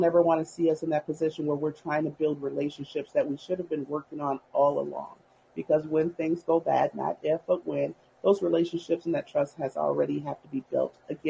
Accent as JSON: {"language": "English", "town": "Minneapolis", "region": "Minnesota", "country": "United States", "tie": "born or raised there", "said": "And I want to be who me and my siblings needed to see as we grew up again in South Minneapolis."}